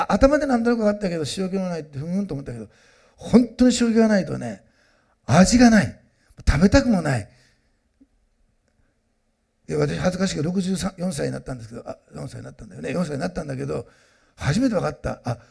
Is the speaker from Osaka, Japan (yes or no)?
yes; Osaka, Japan; born there; 私、大阪生まれだから、着るものどうでもいいんです。履き物もどうでもいいんです。人の評価なんて気にしないんです。だけど、食べるものには、関心と興味があるんです。大阪生まれだから、根っからの。